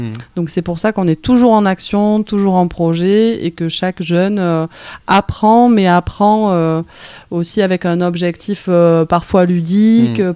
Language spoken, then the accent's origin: French; Cavillargues, Occitanie, France; je suis originaire du Gard, d'un petit village qui s'appelle Cavillargues